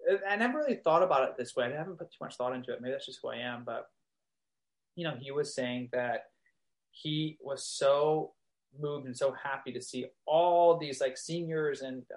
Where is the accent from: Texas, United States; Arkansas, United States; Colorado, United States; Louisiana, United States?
Texas, United States; Texas, also, I grew up in Texas, and also the times we were in, you know